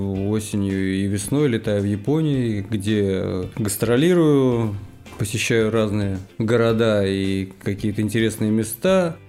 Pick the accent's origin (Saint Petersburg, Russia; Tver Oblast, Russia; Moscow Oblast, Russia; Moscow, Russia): Saint Petersburg, Russia; born there; Да, это я, действительно, урожденный ленинградец